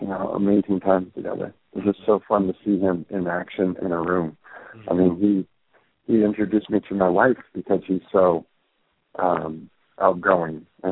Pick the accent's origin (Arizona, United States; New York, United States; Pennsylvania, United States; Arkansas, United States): Arizona, United States; whether it was growing up in Arizona for 5 years, we lived there